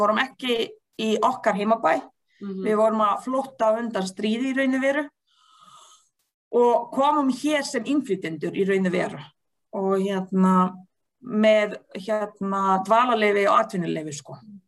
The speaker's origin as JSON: {"language": "Icelandic", "country": "Bosnia & Herzegovina", "tie": "born or raised there", "second_language": "Icelandic", "moved": "yes", "lives_now": "Iceland", "said": "Ég fædd og uppal í Bosníu-Herzegovinu sem á Balkanska"}